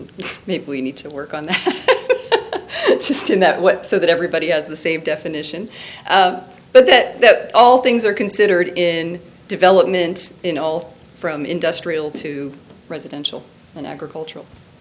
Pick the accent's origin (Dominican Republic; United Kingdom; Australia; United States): United Kingdom; South East England; I live here in Sussex. I'm from Sussex.